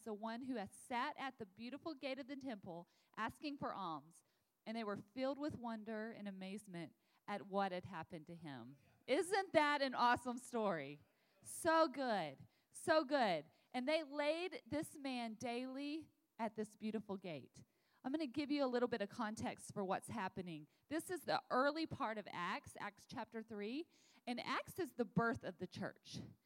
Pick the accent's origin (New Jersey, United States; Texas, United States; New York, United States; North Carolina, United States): Texas, United States; We come all the way from Texas where it's really hot and humid right now.